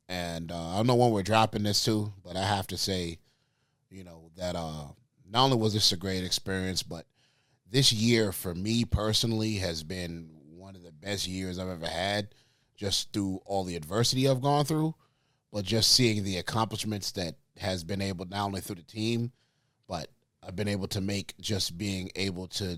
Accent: New York, United States; I'm going to be performing for Sammy in New York, you know, my hometown, when I was born

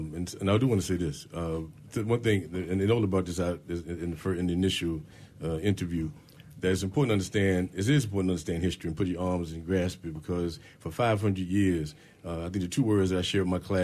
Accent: Winston-Salem, North Carolina, United States; accent: Southern; I grew up in the South. You can still tell from my dialect, my accent. Grew up in Winston-Salem, North Carolina.

